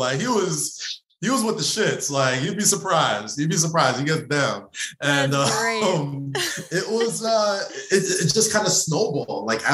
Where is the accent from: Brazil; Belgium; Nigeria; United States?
Nigeria; And then it was like, oh, we're both Nigerian.